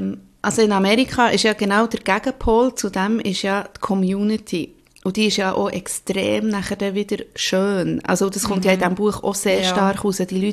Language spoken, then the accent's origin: German; Bern, Switzerland; Ich bin auch im Emmental aufgewachsen und...